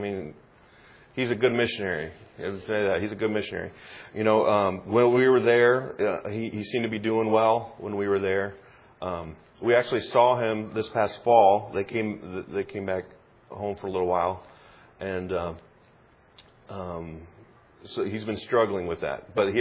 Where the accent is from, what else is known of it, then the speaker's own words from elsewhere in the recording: Ohio, United States; But we're from Ohio. I mean, that's T-shirt short weather, you know.